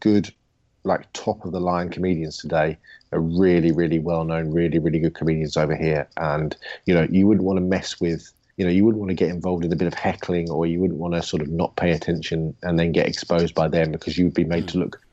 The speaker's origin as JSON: {"language": "English", "region": "England", "country": "United Kingdom", "said": "I am the English guy."}